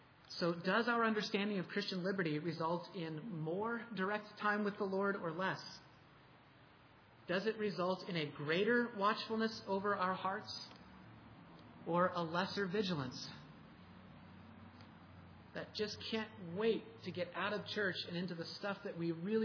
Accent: Massachusetts, United States; I'm from Massachusetts. I love sports teams that are hated around here.

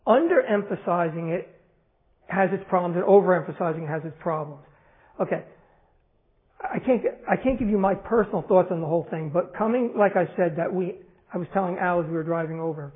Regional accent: New Jersey, United States; But I'm from New Jersey. There are things that are New Jersey stuff that aren't for you guys.

